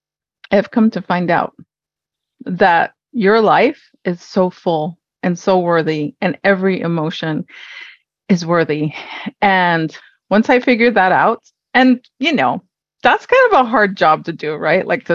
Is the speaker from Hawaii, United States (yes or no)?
yes; Hawaii, United States; now in North Carolina, United States; I was born and raised in Hawaii. I now live in North Carolina.